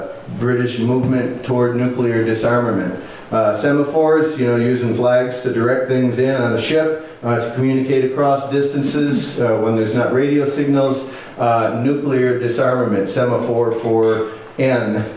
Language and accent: English; Minnesota, United States; I'm from Minnesota.